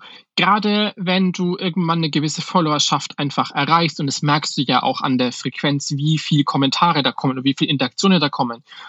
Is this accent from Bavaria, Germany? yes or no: yes; Schweinfurt, Bavaria, Germany